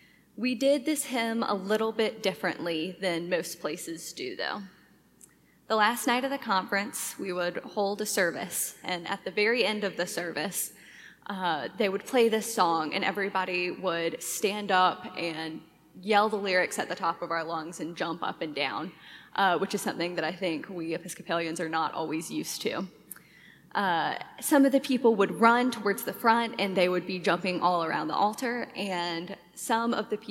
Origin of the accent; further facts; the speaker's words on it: Mobile, Alabama, United States; get out of the literal swamp that my hometown of Mobile, Alabama is in.